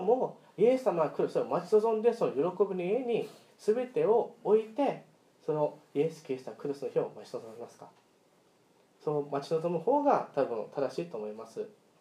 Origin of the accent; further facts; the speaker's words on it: Okinawa, Japan; また私が、まあ、沖縄出身なんですけど、沖縄の方に帰国した時に、普通の一般の高校に、まあ、留学することができなかったためインターナショナルスクールの方にと、行きました。